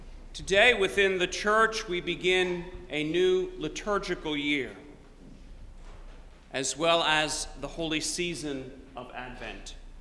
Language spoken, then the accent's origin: English; Long Island, New York, United States; As a little boy growing up on Long Island, I would always wish for a snowy white Christmas. On Long Island in December, a white Christmas is a rather rare thing.